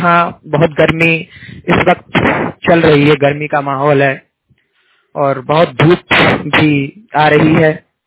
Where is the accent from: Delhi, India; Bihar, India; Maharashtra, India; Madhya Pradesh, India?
Madhya Pradesh, India; हमारे यहाँ जो मेरा जिला है शिवपुरी